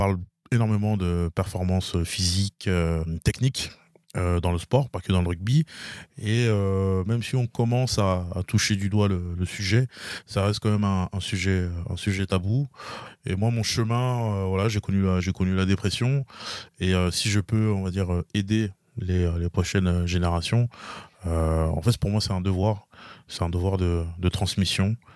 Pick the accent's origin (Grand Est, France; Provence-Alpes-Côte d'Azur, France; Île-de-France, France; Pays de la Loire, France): Île-de-France, France; Quincy-sous-Sénart; Donc j'ai grandi dans l'Essonne, à Quincy sous Sénart.